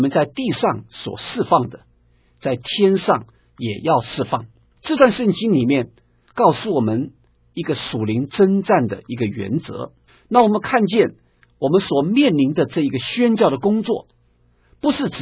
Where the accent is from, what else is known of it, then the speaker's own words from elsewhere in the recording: China; 我们中国人在谈到战争的时候，我们常常提到一句话